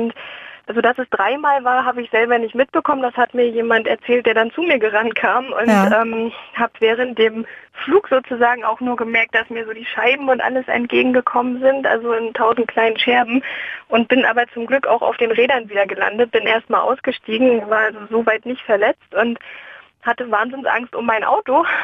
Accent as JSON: {"language": "German", "town": "Rostock", "region": "Mecklenburg-Vorpommern", "country": "Germany", "tie": "born or raised there", "said": "in meiner Heimatstadt Rostock."}